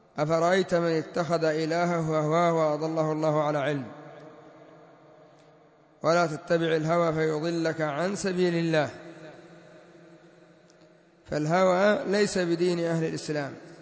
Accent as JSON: {"language": "Arabic", "country": "Yemen", "said": "وعندنا في اليمن بلية عظيمة، وهي ما يسمى بالهجر"}